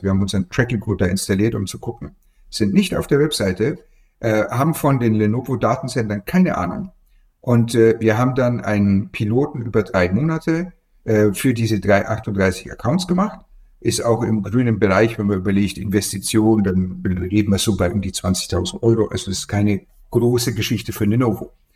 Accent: Bavaria, Germany; Also ich bin aus Franken.

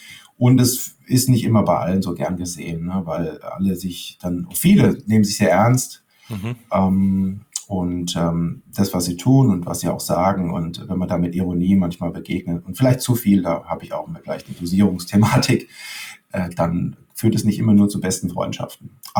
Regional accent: Leimen, Baden-Württemberg, Germany; Ich komme aus Leim, bin mit Boris Becker quasi door-to-door aufgewachsen.

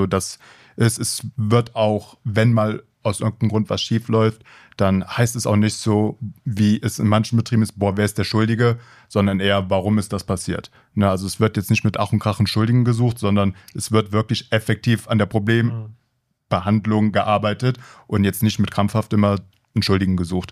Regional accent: Cologne, North Rhine-Westphalia, Germany; now in Bonn, Germany; ich komme eigentlich aus Köln. Ich bin Bonn zugezogen.

